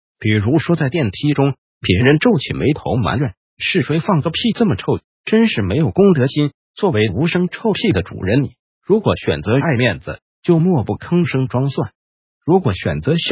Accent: Taiwan

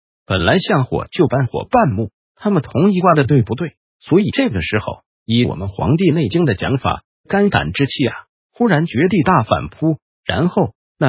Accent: Taiwan; 就你们大陆人没有我们台湾人那么厥阴病，

